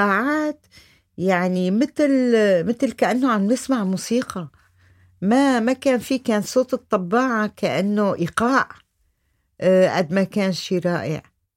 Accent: Aleppo, Aleppo Governorate, Syria; now in Lebanon; وبلبنان كان بس الألم اللي داخلي إنه كيف تركت حلب

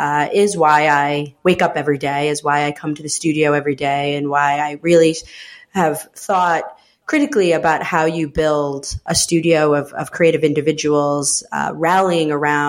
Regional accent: New York, United States; also born or lived in El Salvador; So I was born in El Salvador, which is in Central America. growing up in upstate New York, nobody ever knew what El Salvador was.

